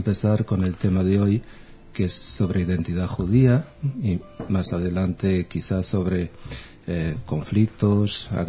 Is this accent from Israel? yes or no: yes; Israel; born or raised there; accent: a strange mix; moved away as an adult; also born or lived in Lisbon, Portugal; now in Madrid, Spain